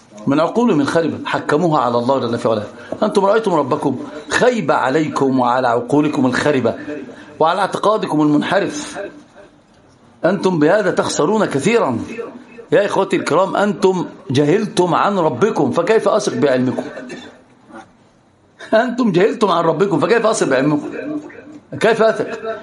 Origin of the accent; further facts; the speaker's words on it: Egypt; هي دي المشكلة كده عندنا في مصر كده أنا شفت أنا كنت بعلم ورق نفس الحكاية اكتب وما لكش دعوة